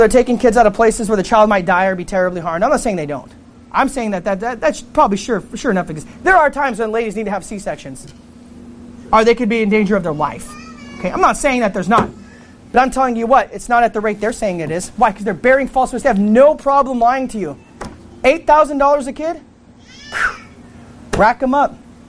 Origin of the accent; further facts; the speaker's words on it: Grand Junction, Colorado, United States; In my hometown in Grand Junction, Colorado, they had these things called work release.